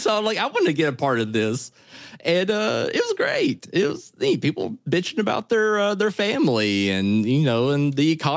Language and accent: English; the South, United States; I'm from the South and I just feel like Southerners just hate everyone.